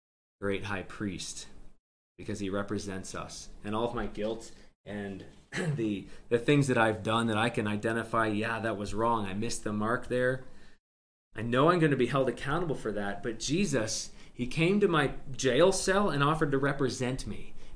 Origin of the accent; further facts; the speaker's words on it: Vermont, United States; I grew up in Vermont, and we were all pretty much the same up there.